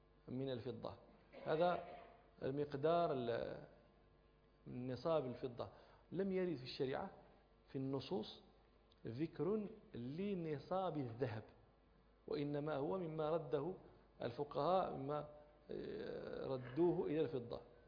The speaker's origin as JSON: {"language": "Arabic", "country": "Morocco"}